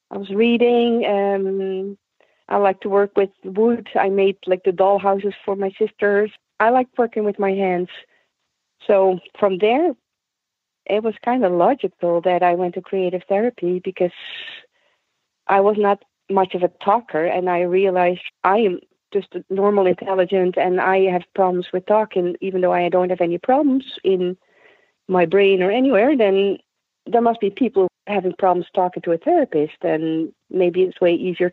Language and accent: English; Eindhoven, North Brabant, Netherlands; I grew up in small towns around the city of Eindhoven, where my dad always said he didn't go to work.